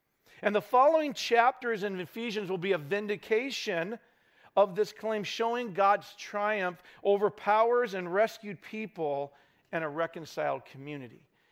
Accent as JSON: {"language": "English", "region": "Idaho", "country": "United States", "tie": "born or raised there", "also_born_or_lived": "Montana", "said": "it reminds me of growing up in Idaho and living in Montana."}